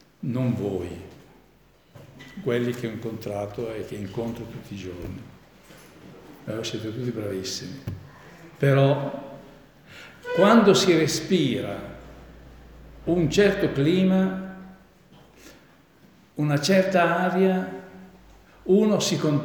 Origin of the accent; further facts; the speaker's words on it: Montanaro, Piedmont, Italy; Io sono di Montanaro, io sono della fede là, che so io, dei carismatici, io sono della fede.